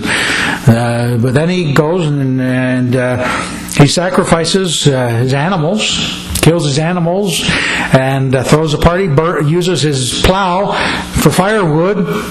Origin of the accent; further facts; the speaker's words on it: Pennsylvania, United States; I'm from originally from Amish country out in southeastern Pennsylvania